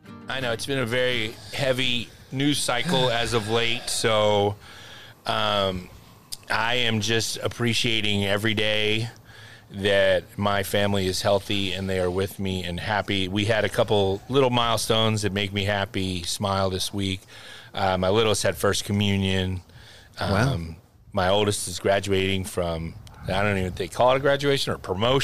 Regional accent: Philadelphia, Pennsylvania, United States; I'm from Philly, right? Crucifix, cologne, pizza, we all roll together.

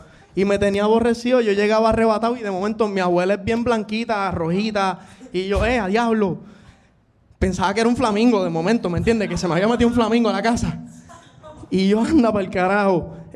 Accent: Trujillo Alto, Puerto Rico; Yo soy de Trujillo Alto

